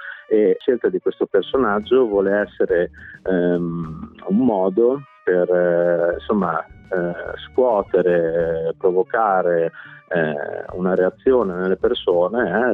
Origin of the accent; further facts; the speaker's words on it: Emilia-Romagna, Italy; vissuto e morto nei paesi dove io sono cresciuto, quindi nella provincia di Bologna.